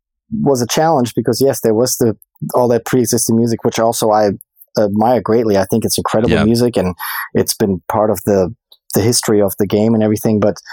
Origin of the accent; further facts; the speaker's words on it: Germany; moved away as an adult; now in Los Angeles, United States; I was born and raised in Germany, and then I went to college in Boston at Berklee College of Music.